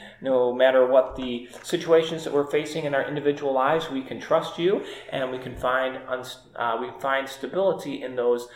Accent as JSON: {"language": "English", "region": "New York", "country": "United States", "tie": "born or raised there", "said": "when we were growing up in New York State."}